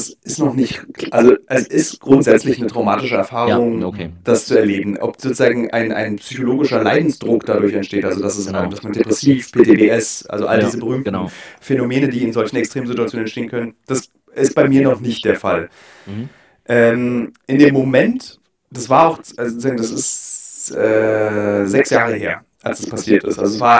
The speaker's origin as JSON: {"language": "German", "region": "Berlin", "country": "Germany", "tie": "born there", "said": "Ich bin in Berlin geboren"}